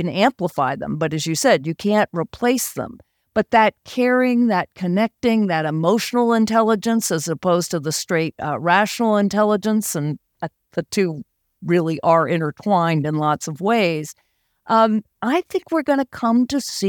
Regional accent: the South, United States; it's that part of me that was the woman growing up in the South where I'm supposed to be seen but not heard

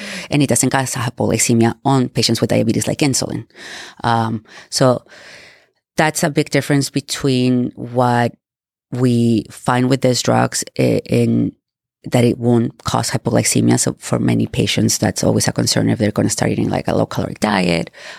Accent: Mexico; moved away as an adult; now in United States; I was born and raised in Mexico and I went to medical school there. When I finished my school, I came to the United States to do my USMLE boards.

